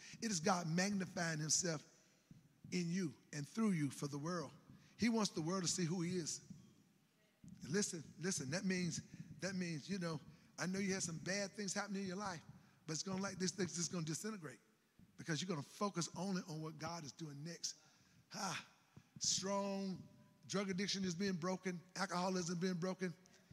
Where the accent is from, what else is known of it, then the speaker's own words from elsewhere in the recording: Greensboro, North Carolina, United States; I came from Southside Greensboro. I'm child number 8 in my mother's family.